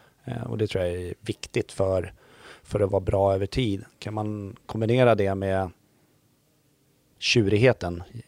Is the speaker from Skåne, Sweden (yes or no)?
no; Haninge, Stockholm County, Sweden; Och jag är ju född och uppvuxen i Haninge, en arbetarkommun.